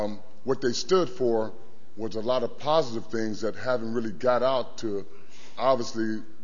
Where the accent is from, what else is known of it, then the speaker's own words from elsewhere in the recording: Watts, California, United States; I was raised and born in Watts. I was there during the Watts riots.